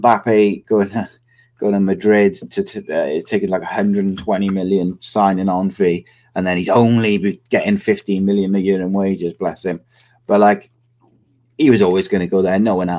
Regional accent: Wales, United Kingdom; I said the other day, like as a Welshman, the thought of England having a midfield of Declan Rice, Kobbie Mainoo and Bellingham it makes me feel sick

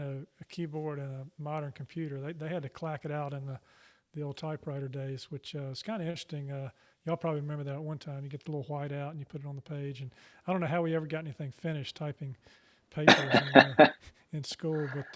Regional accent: Charlotte, North Carolina, United States; also born or lived in Chapel Hill; I was born in Chapel Hill, came to Charlotte, grew up here, went to public schools, went up to Davidson and Wake Forest Law School, and then came back and practiced law here in Charlotte as a trial lawyer for 35 years.

